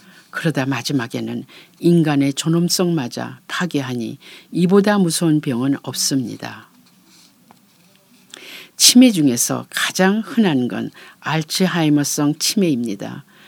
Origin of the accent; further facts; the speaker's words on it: Okcheon, North Chungcheong, South Korea; 저는 충북 옥천 시골 마을에서 자랐는데 그때 그 마을 할머니들의 나이를 생각해보면 겨우 50대였습니다.